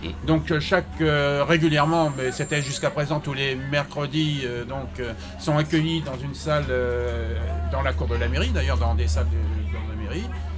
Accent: Senlis, Hauts-de-France, France; born there; Je ne suis pas béthisien, véritablement, puisque je suis né à Senlis. Mais bon, c'est pas très loin.

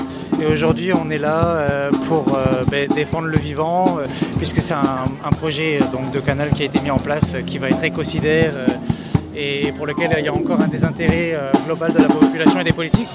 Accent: Lille, Hauts-de-France, France; also born or lived in Valenciennes; Nous, personnellement, on vient plutôt de Lille et de Valenciennes.

